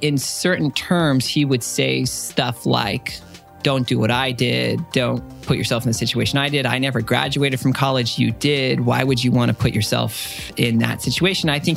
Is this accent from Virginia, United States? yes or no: no; Temecula, California, United States; We grew up in the Temecula Marietta area, a lot of new houses there.